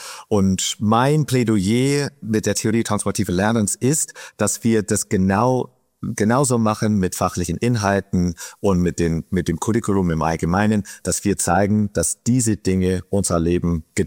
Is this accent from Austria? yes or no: no; United States; Also du hast mich gerade geoutet als Amerikaner.